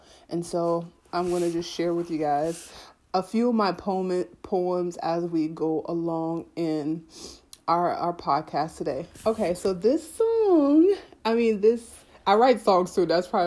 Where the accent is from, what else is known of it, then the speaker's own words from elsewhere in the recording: Havendale, Saint Andrew, Jamaica; You know, big shout out to Heaven Dales. You know, from, like, that's my hometown. That's what I know. Big shout out to Jamaica.